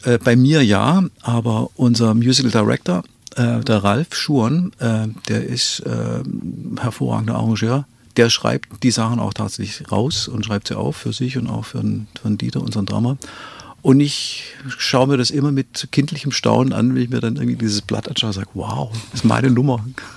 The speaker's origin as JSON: {"language": "German", "region": "Swabia", "country": "Germany", "accent": "Swabian", "first_language": "Swabian German", "said": "dass es letztendlich meine Muttersprache ist"}